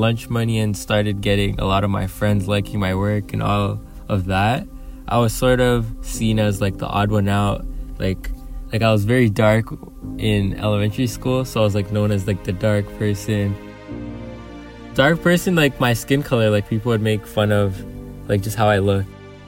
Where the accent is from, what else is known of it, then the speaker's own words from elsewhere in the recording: Toronto, Ontario, Canada; also born or lived in New York, United States; I grew up in Toronto, but I was born in New York. So my parents actually immigrated from Uganda to go do school in New York